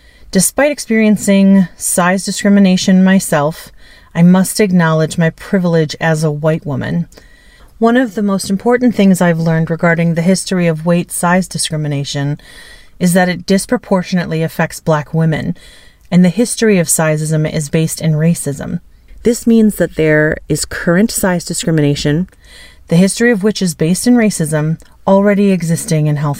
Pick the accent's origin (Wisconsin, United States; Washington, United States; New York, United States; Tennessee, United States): Wisconsin, United States; I grew up in Wisconsin, a place often satirized with farmlands and fat white farmers.